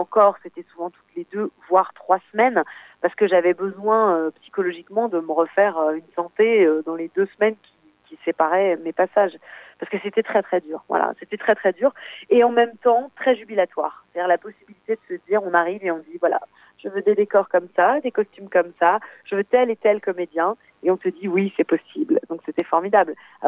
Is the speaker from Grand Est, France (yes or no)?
yes; Grand Est, France; also born or lived in South-west France; Disons que je suis très alsacienne mais j'ai grandi partiellement dans le sud-ouest parce que j'ai une famille qui est un peu tentaculaire comme ça, donc on est allé s'installer dans le sud-ouest.